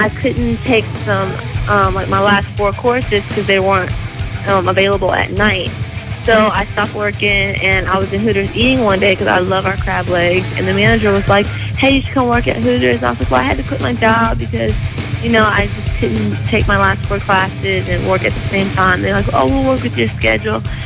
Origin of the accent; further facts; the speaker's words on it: Zachary, Louisiana, United States; also born or lived in New Orleans; I'm actually from Louisiana. I grew up in a small town called Zachary, Louisiana, and we moved to New Orleans for high school.